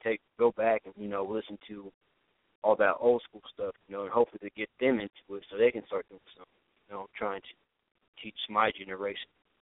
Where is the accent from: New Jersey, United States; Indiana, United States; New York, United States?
Indiana, United States; Indianapolis; I come from Indianapolis, Indiana.